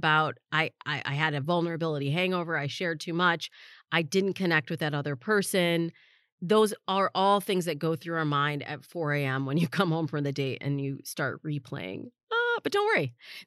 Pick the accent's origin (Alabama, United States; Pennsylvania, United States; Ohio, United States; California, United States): California, United States; Los Angeles; my hometown of Los Angeles did not make the list.